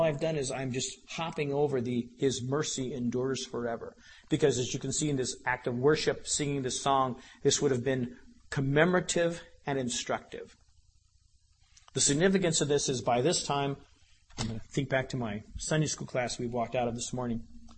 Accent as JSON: {"language": "English", "town": "Denver", "region": "Colorado", "country": "United States", "said": "I'm from Denver. They have King Tut's items coming through the Denver Museum this week right now."}